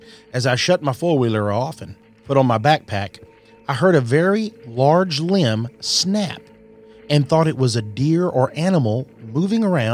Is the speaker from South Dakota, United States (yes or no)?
no; Indiana, United States; I've since sold that property and hunt in my home state of Indiana.